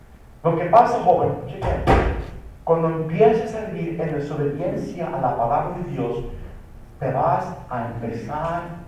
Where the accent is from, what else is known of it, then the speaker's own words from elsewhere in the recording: United States; accent: pocho; La iglesia de habla inglés en Estados Unidos, allá crecí. Por eso hablo chistoso, porque crecí en Estados Unidos. Y no se me quiere quitar el acento de pocho.